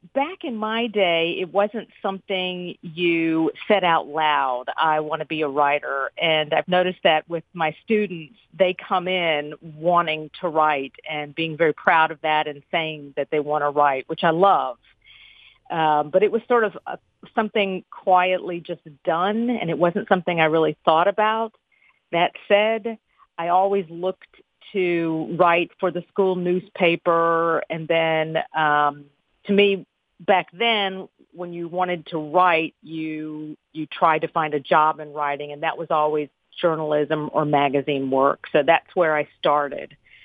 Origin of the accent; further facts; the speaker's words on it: Illinois, United States; also born or lived in Newton, Mississippi / New York; I was born in Newton, Mississippi. And as I said before, it's a town between Chunky and So-So. And we moved up to Illinois near Chicago. And then from there, I went to college, and then I went to New York.